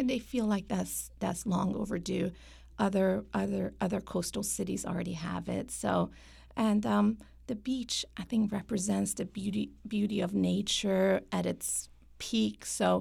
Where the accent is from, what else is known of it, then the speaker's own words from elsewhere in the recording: Virginia, United States; also born or lived in Iran; So, as you mentioned, I am an immigrant. I was born in Iran, but I grew up in Virginia. So I was in Southern Virginia, Hampton area at first, and then Northern Virginia.